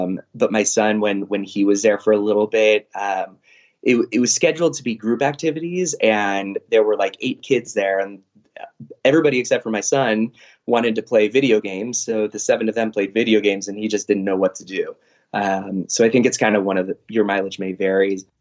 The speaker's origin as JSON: {"language": "English", "town": "San Diego", "region": "California", "country": "United States", "said": "I don't know if you can tell, we're from San Diego."}